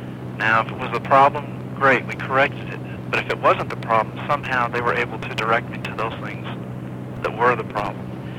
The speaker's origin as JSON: {"language": "English", "town": "Albuquerque", "region": "New Mexico", "country": "United States", "said": "I'm from Albuquerque, New Mexico."}